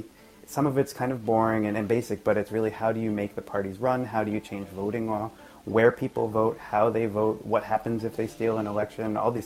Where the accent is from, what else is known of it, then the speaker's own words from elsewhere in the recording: Philadelphia, Pennsylvania, United States; I grew up in Philadelphia, and it's a fairly narrow, dense place, especially in Center City.